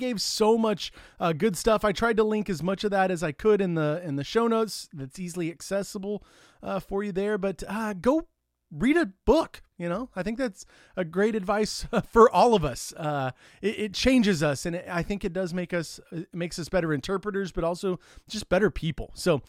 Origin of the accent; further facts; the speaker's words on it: Texas, United States; I'm a Texan originally, so I've been around a lot of horses in my day.